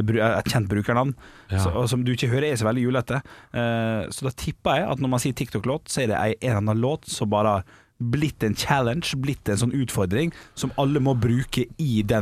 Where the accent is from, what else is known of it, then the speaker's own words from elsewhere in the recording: Bergen, Vestland, Norway; Åja, faen, jeg er fra Bergen.